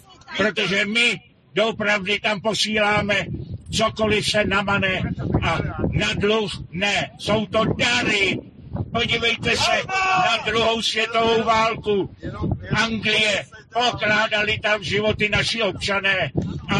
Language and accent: Czech; Aš, Karlovy Vary Region, Czechia; Já jsem vyrůstal v Aši do 21 let.